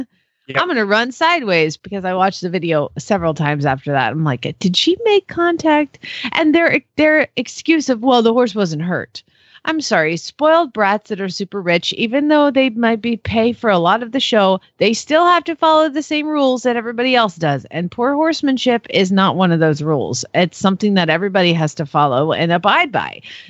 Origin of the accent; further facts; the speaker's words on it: Phoenix, Arizona, United States; from Phoenix, Arizona.